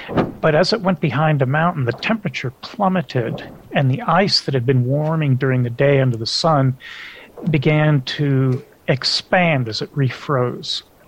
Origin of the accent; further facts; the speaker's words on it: Algeria; So growing up in Algeria as a little kid, where those neural networks of language are forming, speaking English at home, but my parents also spoke French to help me with my homework